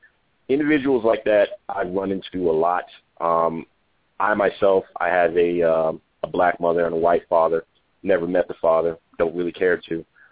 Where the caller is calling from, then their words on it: El Paso, Texas, United States; El Paso, Texas.